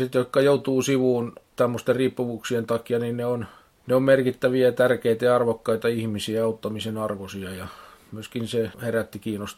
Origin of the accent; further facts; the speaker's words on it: Evijärvi, South Ostrobothnia, Finland; olen tuolla Etelä-Pohjanmaalla syntynyt siellä 50-luvun lopussa Evijärvellä ja olen siellä elänyt ja kasvanut nuoruuteni ja myöskin kouluni käynyt, peruskoulut, keskikoulun silloin siihen aikaan ja ammattikoulut ja niin edespäin. Ja sieltä sitten armeijan lähdön jälkeen lähdin 70-luvun lopussa